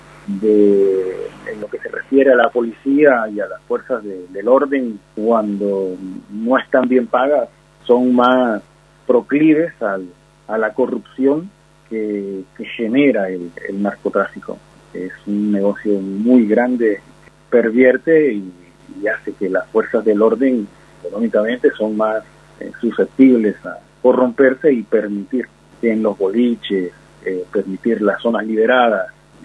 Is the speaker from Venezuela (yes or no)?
no; Colombia; now in Argentina; Cosa que, de donde yo vengo, es muy frecuente. Yo soy de Colombia